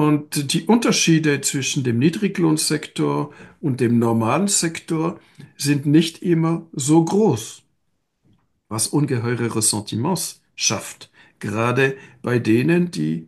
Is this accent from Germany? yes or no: no; Switzerland; Aber gleichzeitig sage ich als Schweizer, man soll dieses Land nie unterschätzen.